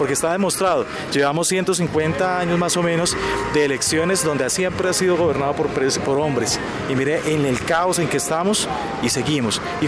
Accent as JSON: {"language": "Spanish", "region": "Los Llanos", "country": "Colombia", "tie": "born or raised there", "said": "mi tierra, que es en el llano."}